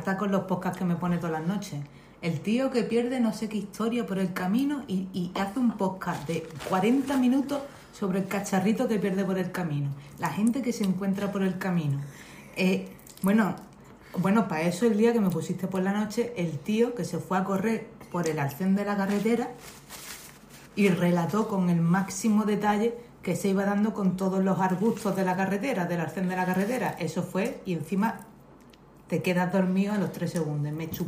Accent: Málaga, Andalusia, Spain; Yo digo yo, que somos malagueños, ¿no?

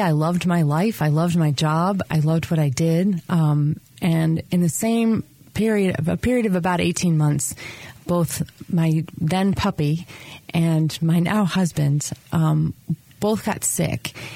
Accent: Chicago, Illinois, United States; also born or lived in St. Louis / Washington, D.C.; No, I was born and raised in Chicago. I went to school at Washington University in St. Louis. I spent 8 years in D.C., a year in New Orleans, and then here.

